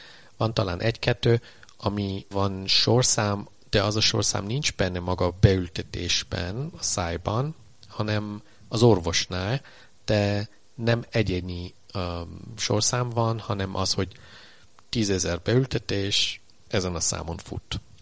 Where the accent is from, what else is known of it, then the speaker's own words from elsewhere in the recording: Austria; Amikor gyerekként felnőttem Ausztriában, akkor még nem volt úgy, hogy látsz nagyon sok külföldiet.